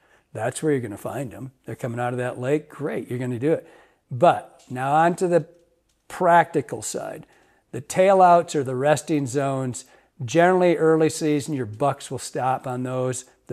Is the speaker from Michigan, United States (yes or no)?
yes; Michigan, United States; like where I grew up in Michigan